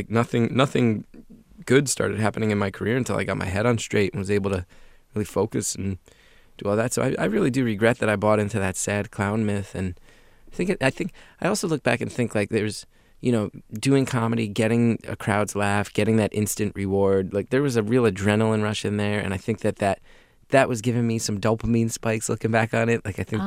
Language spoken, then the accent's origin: English; New Jersey, United States; And, you know, being Irish Catholics from North Jersey, my mom also just never followed up.